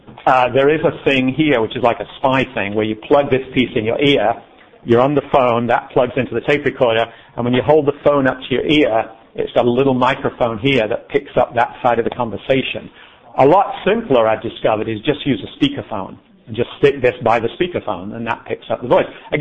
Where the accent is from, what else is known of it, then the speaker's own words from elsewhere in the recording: England, United Kingdom; I grew up in England